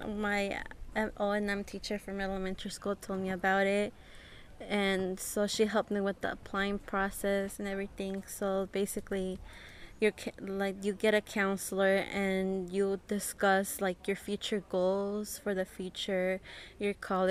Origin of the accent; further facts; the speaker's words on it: California, United States; it's kind of hot in here in this place, especially since I'm like from the Bay Area. It's more cold where I live.